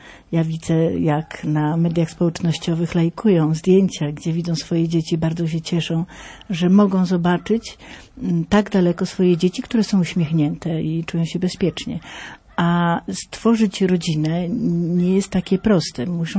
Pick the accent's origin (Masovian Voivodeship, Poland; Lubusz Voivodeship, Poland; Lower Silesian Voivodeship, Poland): Masovian Voivodeship, Poland; Ja jestem z Kurpi.